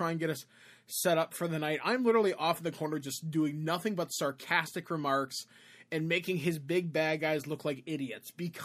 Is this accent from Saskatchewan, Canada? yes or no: no; Cape Croker, Ontario, Canada; how the werewolves near Cape Croker, which is where I am from, I'm native Canadian